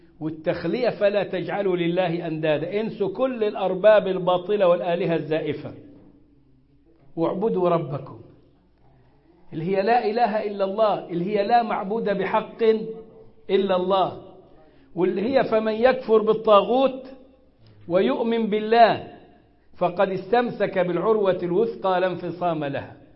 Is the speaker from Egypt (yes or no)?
yes; Egypt; وحطت في بطنك بطيخة صيفي زي ما بيقولوا عندنا في مصر.